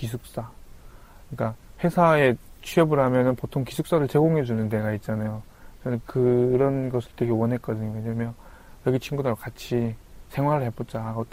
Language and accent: Korean; North Korea; now in South Korea; 내가 북한에서 왔다고